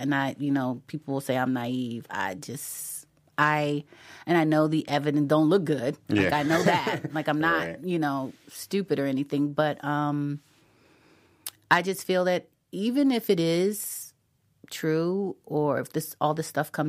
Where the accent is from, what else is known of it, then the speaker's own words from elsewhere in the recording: Philadelphia, Pennsylvania, United States; I'm from West Philadelphia. Went to West Catholic high school for girls, and then I graduated from Overbrook High School.